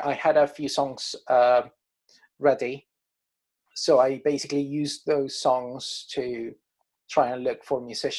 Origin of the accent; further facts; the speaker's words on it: Colombia; growing up in Colombia meant that 99% of the music I was hearing all the time was Latin music.